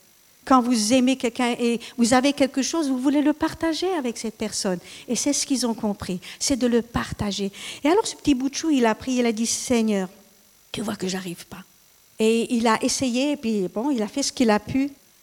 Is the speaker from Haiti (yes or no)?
no; France; et je suis française, hein, avec tout ce qui se passe ce soir, en France